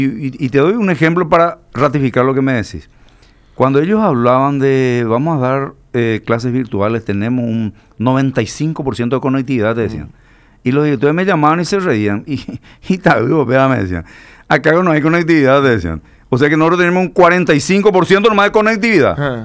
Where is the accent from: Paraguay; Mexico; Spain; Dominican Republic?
Paraguay; Central; Yo soy de Villaliza, él fue intendente de Villaliza.